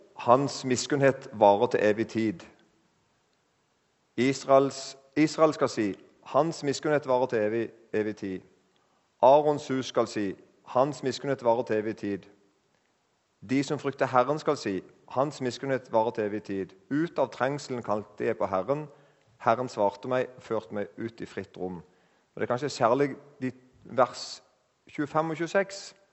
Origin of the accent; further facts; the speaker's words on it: Eiken, Agder, Norway; håper du ikke skjønner dialekten min. Du ikke som er nye, jeg fra Eiken i Agder, der snakker vi omtrent sånn som dette.